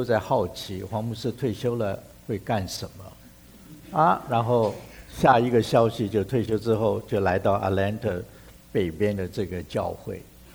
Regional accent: China; 我们中国人也有一些的话语

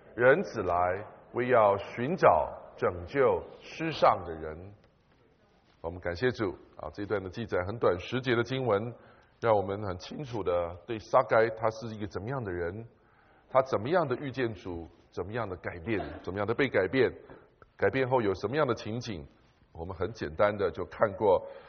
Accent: China; 我们中国人最不耻，对不对？

